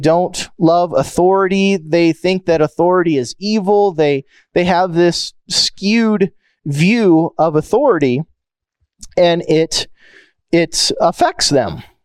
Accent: Indiana, United States; I grew up in Indiana, and Ryan White was a young child in Indiana

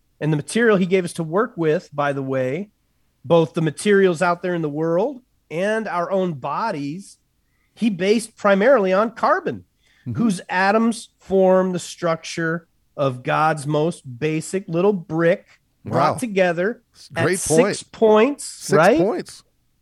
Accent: Texas, United States; I grew up in West Texas, and every night, Friday night before the football game, the whole crowd stopped and hushed

